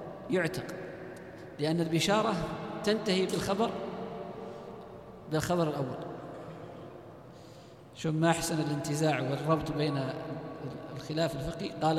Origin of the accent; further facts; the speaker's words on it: Bashut, Saudi Arabia; وعندنا باشوت، هذا أرض واسعة. فالبشرى يعني يحصل بها سعة في الخاطر، باشوت الديرة ديرتنا.